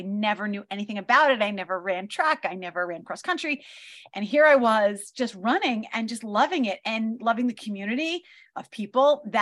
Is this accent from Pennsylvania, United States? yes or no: no; New York, United States; So in a nutshell, as a kid, I grew up here on Long Island and I live in the hometown where I grew up.